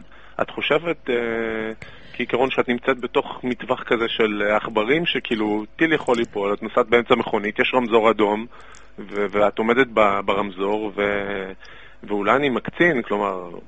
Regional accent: Ashkelon, Southern District, Israel; כן, אני מאשקלון.

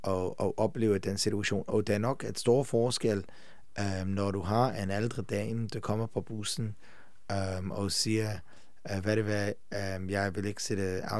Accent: England, United Kingdom; born there; Danish is a second language; Nej, jeg er født i England.

